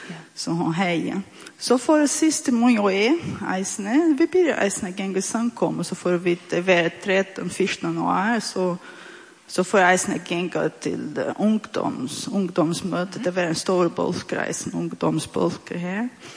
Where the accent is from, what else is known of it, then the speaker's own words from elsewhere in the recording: Brazil; Swedish is a second language; moved away as an adult; now in Sweden; och är 43 år. Jag har bott i Sverige i 6 år. Jag kommer från Brasil och är gift vid Bjärska.